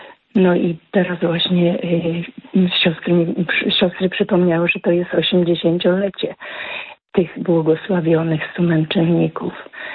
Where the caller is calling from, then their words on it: Zielona Góra, Lubusz Voivodeship, Poland; jestem z Zielonej Góry, ale pochodzę z parafii, z tamtej strony, parafii świętego Mikołaja Skońskich.